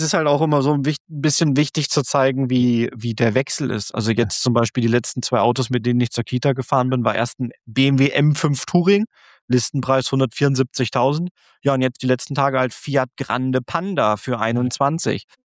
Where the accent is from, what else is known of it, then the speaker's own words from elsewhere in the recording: Eisenach, Thuringia, Germany; weil ich komme aus Eisenach